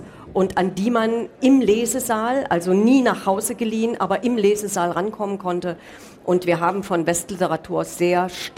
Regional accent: Gera, Thuringia, Germany; 1988 nach Gera, zurück in meine Heimatstadt

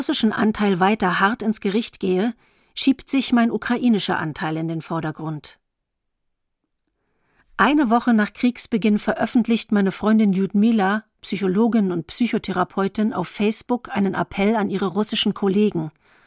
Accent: Moscow, Russia; German is a second language; moved away; In meiner Kindheit in Moskau hörte ich im Fernsehen oft ein sowjetisches Lied.

